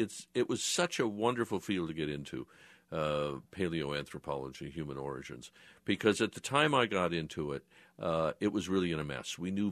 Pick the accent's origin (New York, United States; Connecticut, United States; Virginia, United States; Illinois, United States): Connecticut, United States; Hartford; I grew up in Hartford, Connecticut.